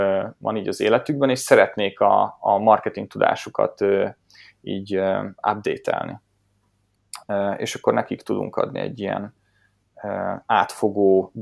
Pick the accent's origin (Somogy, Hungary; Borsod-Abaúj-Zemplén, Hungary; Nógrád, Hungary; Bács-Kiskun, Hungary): Bács-Kiskun, Hungary; Kecskemét; Én Kecskeméti vagyok